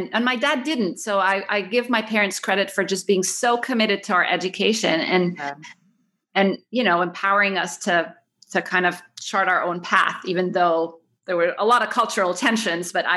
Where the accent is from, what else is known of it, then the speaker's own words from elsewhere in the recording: Kuwait; also born or lived in Cairo, Egypt; we grew up in Kuwait, like born in Cairo, but my parents moved to Kuwait for work.